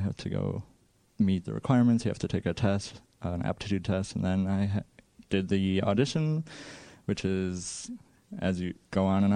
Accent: Milwaukee, Wisconsin, United States; Well, I'm from Milwaukee, Wisconsin. And when I went to school, I went just over in Madison, Wisconsin at UW.

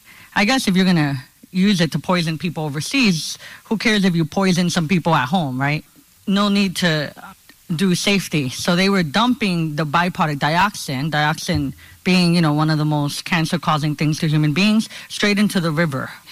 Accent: Honduras; now in United States; Well, I'm from Honduras. I was born in Central America. Most of my life, I grew up with people not knowing where that country was

